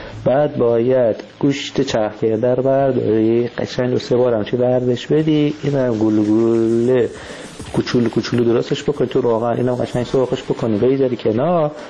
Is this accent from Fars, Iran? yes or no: yes; Shiraz, Fars, Iran; now in Germany; بچه شیرازم ولی از آلمان براتون وایس گذاشتم.